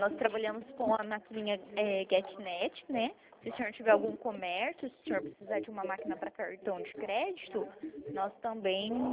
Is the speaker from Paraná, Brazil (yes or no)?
yes; Foz do Iguaçu, Paraná, Brazil; Eu sou de Foz do Iguaçu do Paraná.